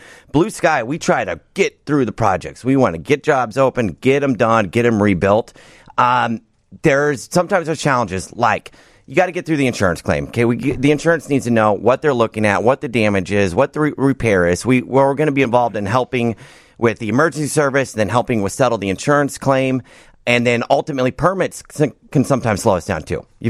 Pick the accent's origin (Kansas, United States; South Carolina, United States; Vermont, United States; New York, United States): Kansas, United States; moved away as an adult; now in Chicago, United States; I was born and raised in Kansas, and I've lived in Chicago since 2010.